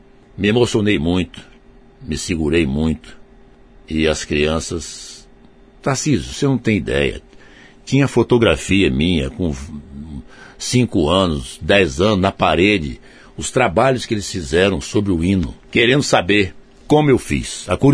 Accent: João Neiva, Espírito Santo, Brazil; also born or lived in Colatina; Eu nasci em Colatina, com um ano eles me levaram para João Leiva. Papai foi trabalhar na Vale. E ali eu aprendi, foi ali que eu fiz meus amigos, foi ali que eu aprendi a ler, a escrever.

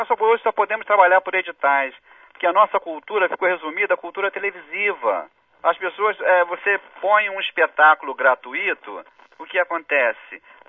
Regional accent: Rio de Janeiro, Brazil; accent: carioca; Nós falamos isso, mas nós somos cariocas. Olha meu X, olha meu chiado.

